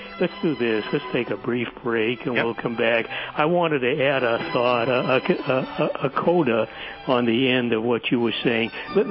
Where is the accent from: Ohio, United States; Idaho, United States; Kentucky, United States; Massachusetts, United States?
Massachusetts, United States; Boston; I grew up in Boston, by the way.